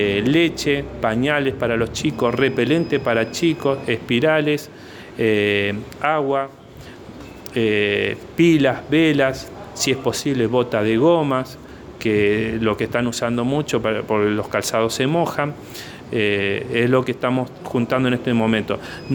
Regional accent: Villa Minetti, Santa Fe, Argentina; Vivo en Santa Fe, pero soy de Villa Minetti.

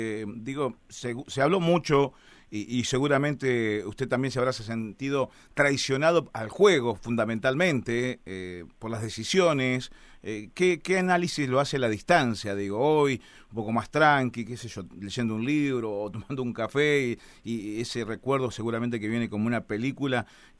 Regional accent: Santa Fe, Argentina; nosotros que somos de Santa Fe

